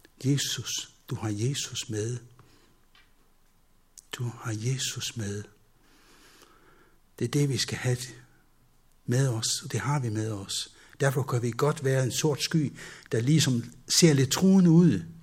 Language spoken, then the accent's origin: Danish; Faroe Islands; og jeg er opvokset på Færøerne.